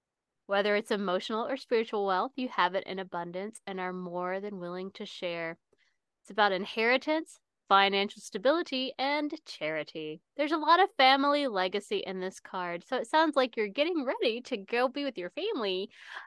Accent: Scotland, United Kingdom; I say we, I'm from Scotland. We came over

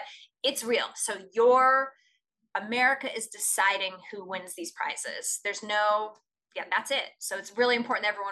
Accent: Canada; I grew up on … I'm from the middle of nowhere, Canada. … is our queen.

